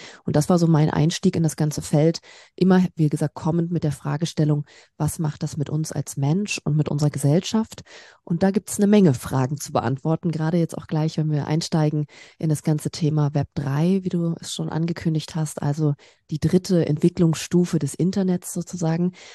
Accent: Berlin, Germany; now in Stuttgart, Germany; Ich komme aus Berlin ursprünglich, also eine Berliner Stadtgöre. Ich liebe auch die Großstadt und bin somit eigentlich immer irgendwo in Städten unterwegs, wenn es um meinen Wohnort geht. Jetzt gerade zurzeit in Stuttgart.

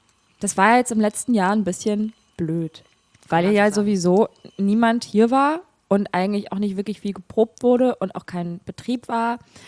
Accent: Saarland, Germany; ich komme aus dem Saarland.

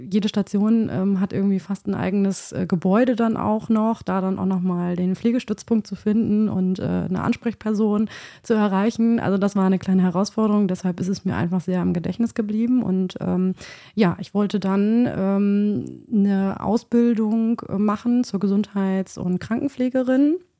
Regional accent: Bremerhaven, Bremen, Germany; Ich bin über Umwege hierher gelangt. Ich komme nämlich eigentlich aus Bremerhaven.

